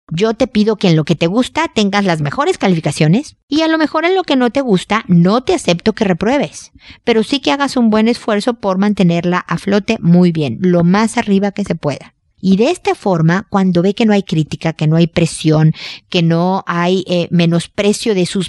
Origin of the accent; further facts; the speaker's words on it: Mexico; como buenos mexicanos a veces son zanahorias y pepinos con limón y chile en polvo